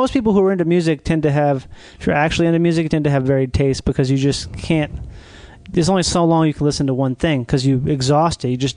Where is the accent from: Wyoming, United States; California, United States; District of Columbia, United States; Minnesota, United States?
Minnesota, United States; And I'm from Minnesota. I went down to Florida. I didn't know a fucking soul down there.